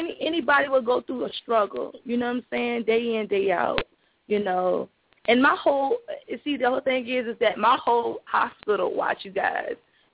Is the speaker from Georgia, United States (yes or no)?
no; Miami, Florida, United States; Born and raised in Miami, Florida, KOD girl, stripper by night, nurse by day.